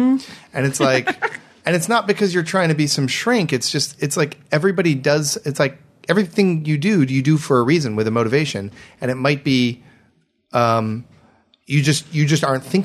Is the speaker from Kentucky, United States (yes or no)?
no; Michigan, United States; I'm from Michigan.